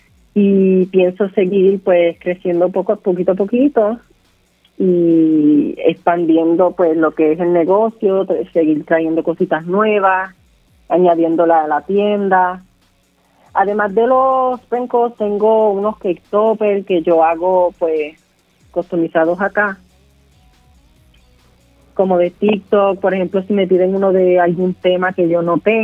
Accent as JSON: {"language": "Spanish", "town": "San Sebastián", "country": "Puerto Rico", "tie": "born or raised there", "also_born_or_lived": "Mayagüez", "said": "soy de San Sebastián, nací en Mayagüez y recientemente en septiembre cumplí 16 años."}